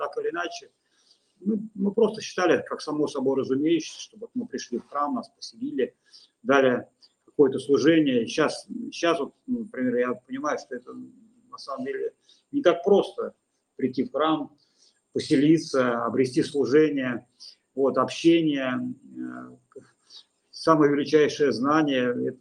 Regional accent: Russia; на ломаном английском стали объяснять, что мы вот из России, что мы вот не знаем, куда податься

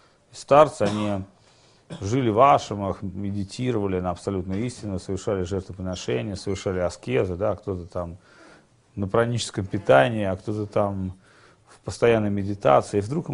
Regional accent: Orenburg, Orenburg Oblast, Russia; я тоже из Оренбурга

